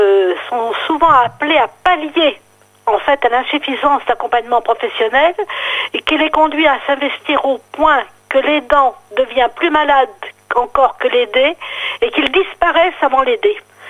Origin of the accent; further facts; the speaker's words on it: France; chez nous, en France, nous ne sommes pas très forts sur le domaine de la prévention.